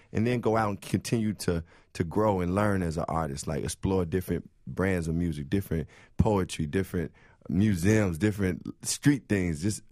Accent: Chicago, Illinois, United States; I really feel growing up in Chicago and the way I was raised, I got a really good sense of who I was as a young black boy

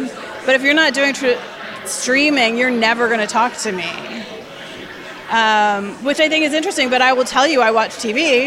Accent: Woodstock, Ontario, Canada; because I grew up in Woodstock, Ontario. It is one of the fastest growing cities in Canada right now.

